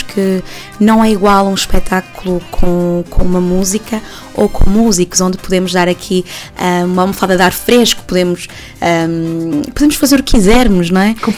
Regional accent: Porto, Norte, Portugal; also born or lived in Sabugal; a verdade é que eu nasci no Sabugal, mas eu sempre morei aqui no Porto.

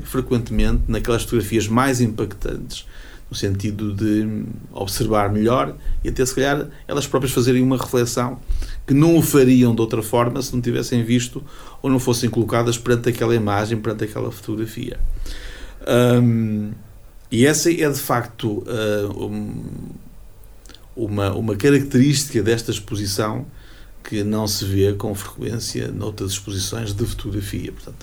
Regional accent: Portugal; prendeu não só a nossa atenção enquanto portugueses

